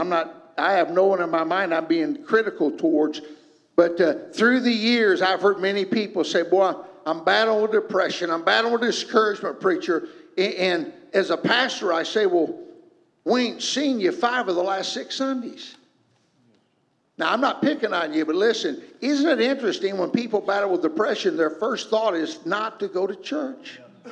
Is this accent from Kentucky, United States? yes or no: yes; Kentucky, United States; also born or lived in Michigan; Michigander by birth, but I still feel sort of like, if you ask me where I'm from, I feel like telling you I'm from Kentucky. Because I lived there throughout all my elementary years and into junior high school.